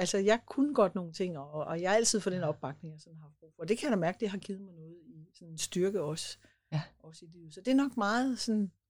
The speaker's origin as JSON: {"language": "Danish", "region": "Central Denmark Region", "country": "Denmark", "lives_now": "Copenhagen, Denmark", "said": "jeg kommer jo egentlig fra det mørke Vestjylland, men okay. Nu er jeg jo ved at have nået en alder, så jeg har boet flere år i København, end jeg har boet i det jyske"}